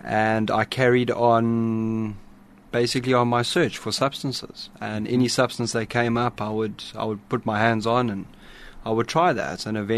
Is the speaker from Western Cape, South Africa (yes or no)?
no; KwaZulu-Natal, South Africa; also born or lived in Johannesburg; I am local, Mike. I was born in Johannesburg. I spent most of my youth in KwaZulu-Natal at boarding schools, and I matriculated in KwaZulu-Natal in 2003.